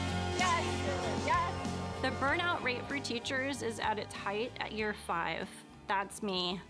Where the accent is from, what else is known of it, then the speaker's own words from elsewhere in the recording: Anchorage, Alaska, United States; also born or lived in Fairbanks; I grew up primarily in Anchorage. Eagle River, it's a suburb of Anchorage. I was born in Fairbanks, so I'm an Alaskan girl through and through.